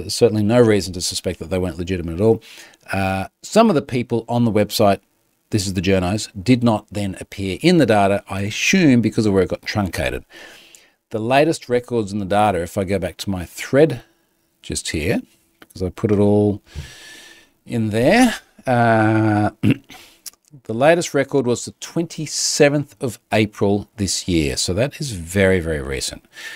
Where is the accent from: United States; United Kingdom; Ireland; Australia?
Australia; as an Australian, but I think as pretty much anyone not in North America